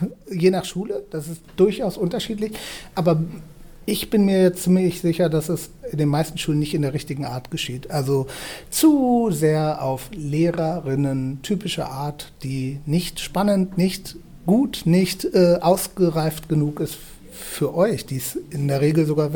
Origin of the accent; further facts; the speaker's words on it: Lower Saxony, Germany; Ich komme aus der Nähe von Hannover und arbeite auch in einer Kommune in der Nähe von Hannover, in Lehrte.